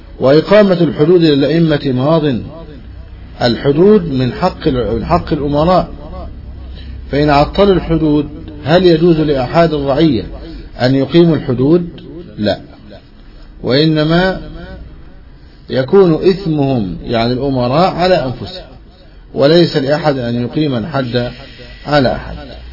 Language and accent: Arabic; Egypt; بلادنا مصر